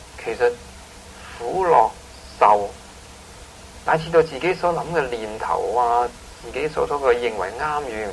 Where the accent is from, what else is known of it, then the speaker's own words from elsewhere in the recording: Hong Kong; 我係一個香港人，因為我有香港身份證，我阿爸阿媽又有個香港身份證，跟住我又喺香港長大，我識得香港啲人，我識講廣東話，我仲唔係香港嘅廣東人